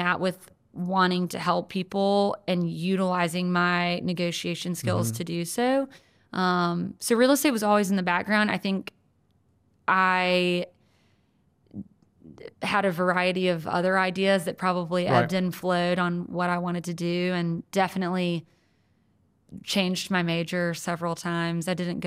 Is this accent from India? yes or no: no; Birmingham, Alabama, United States; I'm from Birmingham. Been here most of my life. I spent a short period of time in Washington, D.C. and a little bit of time in New York.